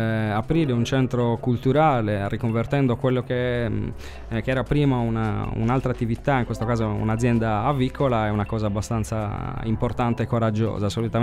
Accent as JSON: {"language": "Italian", "region": "Sardinia", "country": "Italy", "said": "Io ne sono particolarmente interessato perché vengo dal Sulcis e di questi ne ho visto da tanto tempo."}